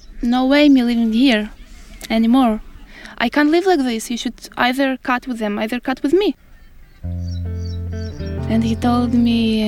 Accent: Ukraine; I have to say, yeah, I'm from Ukraine, to invent all these fake stories to remember what was back in Ukraine.

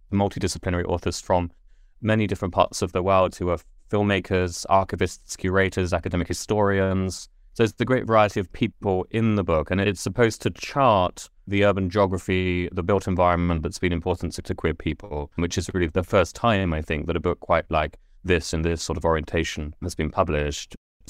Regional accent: Letchworth, East of England, United Kingdom; So I grew up in Letchworth on the council estate of the Edge

